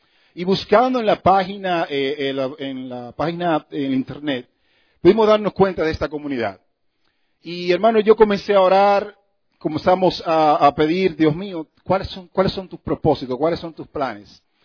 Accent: Dominican Republic; yo soy de la República Dominicana. Tierra del béisbol y del plátano verde

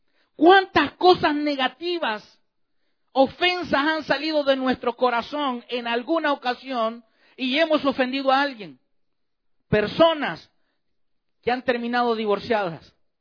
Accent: El Salvador; Allá en mi país decían, en El Salvador, que tiene caja de lustrar zapatos, decían.

